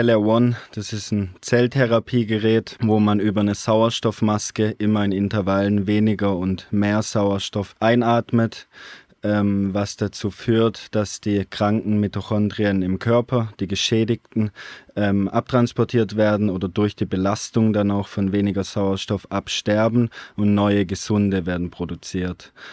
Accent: Southern Germany, Germany; ich bin 23, komme aus Süddeutschland.

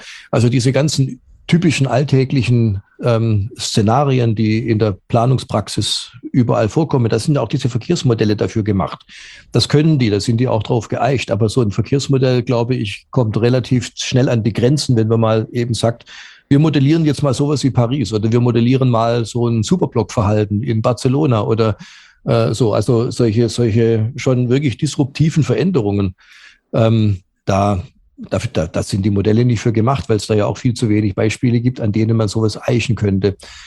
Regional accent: Stuttgart, Baden-Württemberg, Germany; ich bin ja gebürtiger Schwabe, ich sage ja, aufgewachsen bin ich in Stuttgart

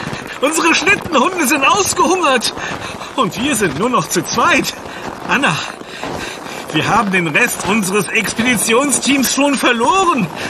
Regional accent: Germany; Wir kommen aus Deutschland. Tyskland.

